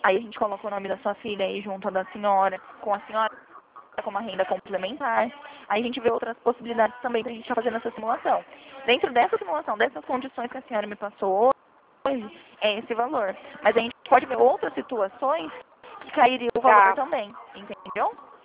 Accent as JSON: {"language": "Portuguese", "town": "Bauru", "region": "São Paulo", "country": "Brazil", "said": "Eu sou de Bauru, São Paulo"}